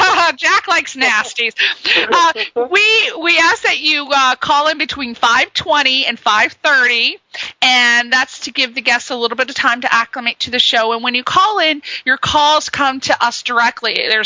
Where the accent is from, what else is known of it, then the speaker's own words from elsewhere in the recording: Ireland; I'm Irish, so I'm going to have to ask him about that.